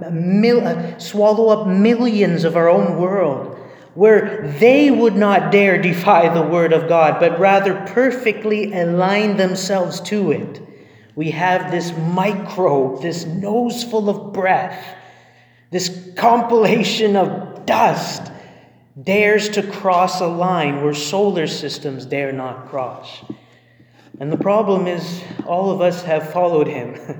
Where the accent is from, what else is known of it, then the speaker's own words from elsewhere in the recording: Edmonton, Alberta, Canada; I'm originally from Edmonton.